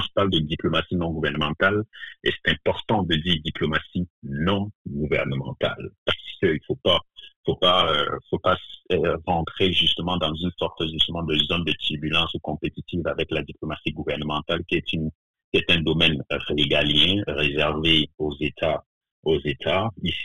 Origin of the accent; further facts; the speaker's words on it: Cameroon; Et je suis originaire du Cameroun.